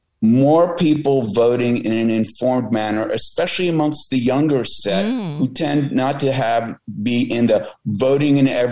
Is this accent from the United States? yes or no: no; Belgium; Belgium had my home country, Belgium didn't have a government for 571 days.